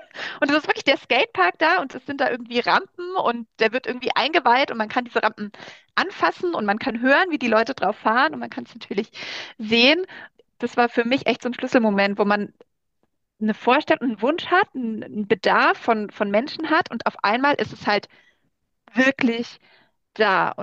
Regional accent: Landsberg am Lech, Bavaria, Germany; Landsberg am Lech. Also das ist das Örtchen, wo ich aufgewachsen bin.

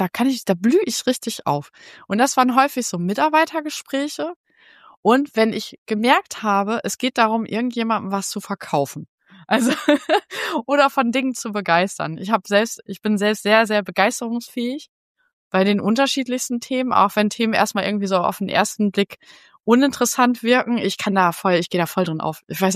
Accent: Delmhorst, Lower Saxony, Germany; ich komme hier aus Delmhorst. So ein kleines Kaff neben Bremen

